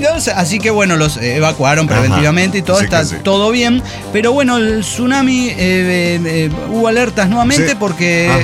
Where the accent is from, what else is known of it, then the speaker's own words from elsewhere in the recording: Mexico City, Mexico; de la Ciudad de México.